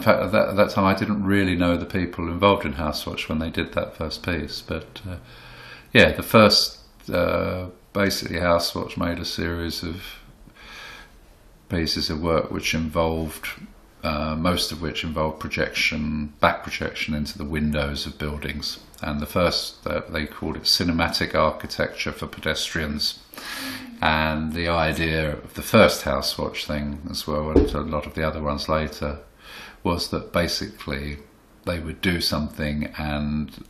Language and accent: English; Walthamstow, London, United Kingdom; Yeah, I'm from Walthamstow. Yeah, I was born in Walthamstow, so I haven't got very far. Yeah, East London, born and bred, never left. I've never lived. I mean, furthest away I've ever lived was North Chingford.